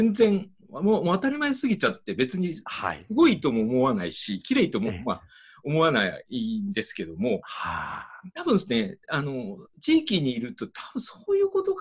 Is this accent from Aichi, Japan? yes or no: no; Saganoseki, Oita, Japan; 僕もまあ田舎出身でね、嵯峨野関町というところ出身で、たまに、うちの僕が生まれ育った前が海岸でしてね